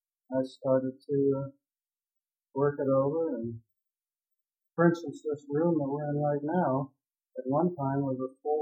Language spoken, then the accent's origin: English; Youngstown, Ohio, United States; born there; also born or lived in Girard; No, I was born in June of 27 in Youngstown, Ohio.